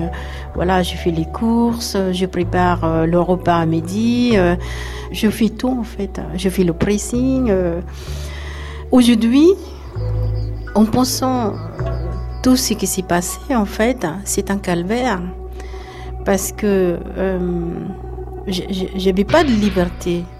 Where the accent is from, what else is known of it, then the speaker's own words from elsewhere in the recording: Philippines; French is a second language; now in France; J'étais arrivée de Philippines, c'était en novembre 1994. En fait, tout d'abord, aux Philippines, on pense que futur des enfants, avoir des vies meilleures.